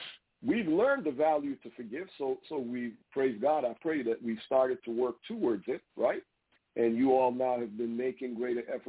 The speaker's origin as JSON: {"language": "English", "town": "Brooklyn", "region": "New York", "country": "United States", "tie": "born or raised there", "said": "I grew up in East Flatbush, Brooklyn."}